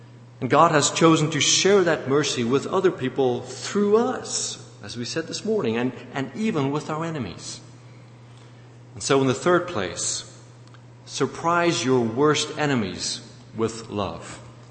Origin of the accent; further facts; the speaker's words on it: South Africa; I grew up as a racist. Growing up in South Africa, I was prejudiced against black people. I thought that I was better than they are just by virtue of the fact that I have white skin and they have black skin.